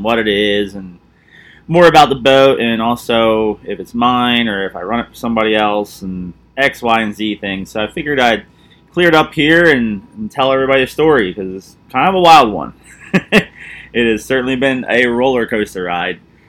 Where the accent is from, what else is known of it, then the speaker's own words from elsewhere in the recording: New Jersey, United States; It reminds me of what we used to fish growing up in New Jersey, and really enjoy it.